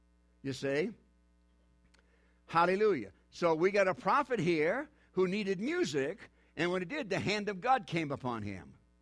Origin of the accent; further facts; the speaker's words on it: New Hampshire, United States; I'm from New Hampshire.